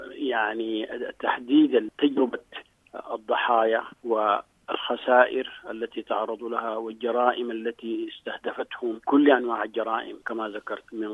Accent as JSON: {"language": "Arabic", "country": "Sudan", "said": "وهذا ما حدث عندنا في السودان."}